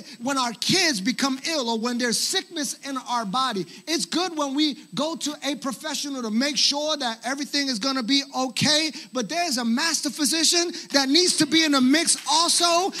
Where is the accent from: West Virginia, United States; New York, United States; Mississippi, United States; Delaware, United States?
New York, United States; New York City; born there; I was born in New York City. And parents both in addiction, and we didn't have a whole lot of finances